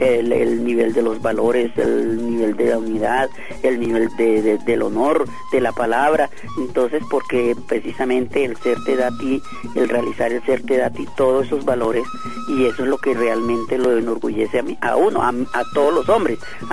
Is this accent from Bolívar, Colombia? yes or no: yes; Cartagena, Bolívar, Colombia; vengo de Cartagena, que me llamaron para presentar a Cartagena y la historia de la cumbia